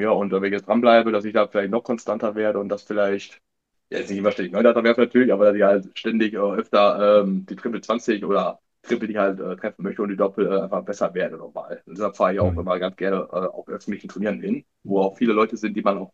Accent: Bielefeld, North Rhine-Westphalia, Germany; Ich komme aus Bielefeld, hier wird ja relativ viel E-Dart gespielt

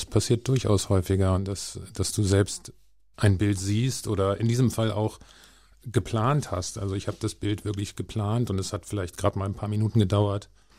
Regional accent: Hanover, Lower Saxony, Germany; ich bin in Hannover aufgewachsen, meine Eltern sind dann irgendwann nach Basinghausen gezogen

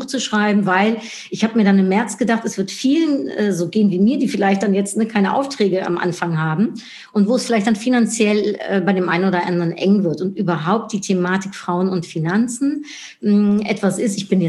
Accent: Netherlands; German is a second language; Ich bin in den Niederlanden aufgewachsen und habe viel in den Niederlanden auch gewohnt und gearbeitet.

